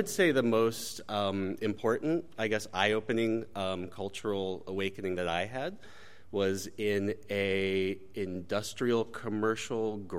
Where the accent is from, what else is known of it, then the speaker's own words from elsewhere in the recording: Columbia, Missouri, United States; my hometown was, like, a pretty, like, cool, progressive place. You know, I spent a lot of time with the University of Missouri, like, 16mm foreign film series. There were all these kooky, you know, video stores in downtown Columbia.